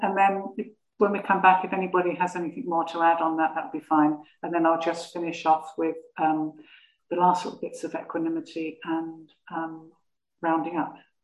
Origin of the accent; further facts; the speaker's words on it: United Kingdom; But, you know, being British, you know, it can be difficult.